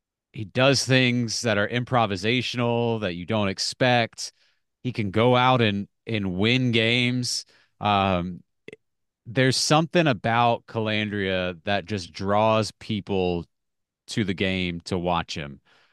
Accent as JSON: {"language": "English", "town": "Crozet", "region": "Virginia", "country": "United States", "tie": "born or raised there", "said": "Just as someone who's been around Virginia football for my whole life, growing up in Crozet"}